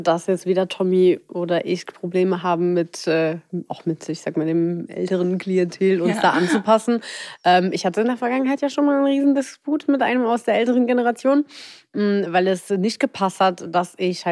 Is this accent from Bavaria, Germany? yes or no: no; Gelsenkirchen, North Rhine-Westphalia, Germany; born there; Nein, in Gelsenkirchen.